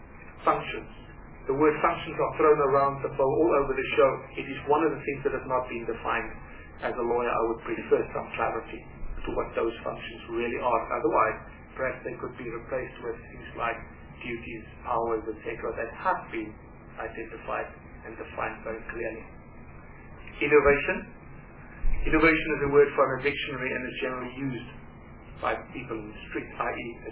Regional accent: Free State, South Africa; first language Afrikaans; English is a second language; I come from the Free State and I speak Afrikaans initially, at least.

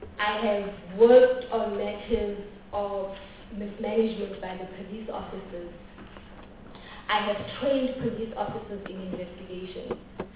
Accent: Johannesburg, Gauteng, South Africa; also born or lived in KwaZulu-Natal; I am 38 years old. I was born in Johannesburg. However, my umbilical cord is in a village called Umzimkulu in the southern KwaZulu-Natal. I grew up in Johannesburg. I grew up in KwaZulu-Natal in a rural area.

